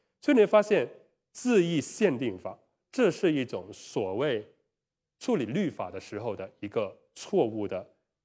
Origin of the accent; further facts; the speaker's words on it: China; 就很像我们中国人古人所说的什么忠孝两难全。